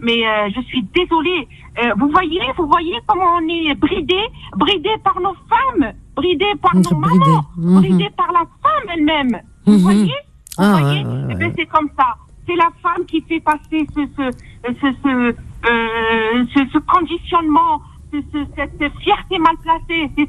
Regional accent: Algeria; moved away; Mais j'ai senti que c'est plus la peine de vivre là-bas. J'ai quitté le pays. Mm-hmm. J'ai quitté l'Algérie.

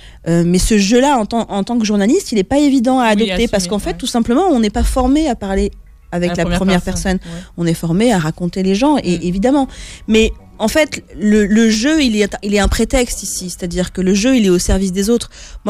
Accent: Romorantin, Centre-Val de Loire, France; je dis que je viens de Romorantin et je parle de la Sologne, etc. Et donc, c'est une forme d'hommage aussi à l'endroit d'où je viens.

